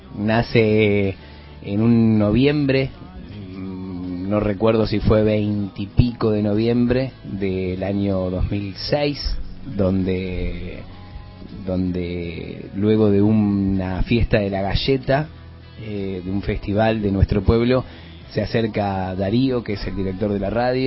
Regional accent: Rafael Obligado, Buenos Aires, Argentina; tengo los mejores recuerdos de mi pueblo, de la gente del pueblo, y como siempre digo, siempre en Rafael Obligado nos faltaron cosas.

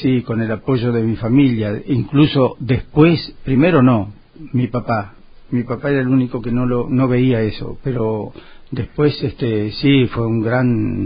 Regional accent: Gobernador Castro, Buenos Aires, Argentina; born there; now in Rojas, Argentina; yo era ordenado sacerdote en Gobernador Castro, mi pueblo natal.

